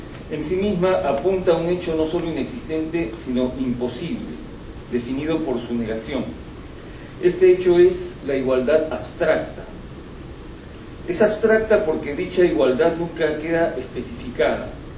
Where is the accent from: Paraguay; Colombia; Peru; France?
Peru; Pero en una sociedad como la peruana, nuestras condiciones son marcadamente otras.